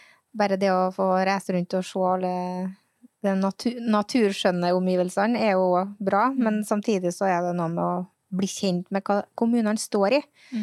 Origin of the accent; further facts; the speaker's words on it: Valsøfjorden, Trøndelag, Norway; moved away as an adult; now in Molde, Norway; Ja, jeg kommer fra Valsøfjorden og har bodd i Molde siden 1994.